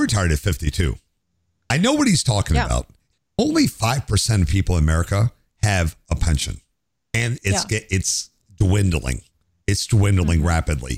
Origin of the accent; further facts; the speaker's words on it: United States; I'm American.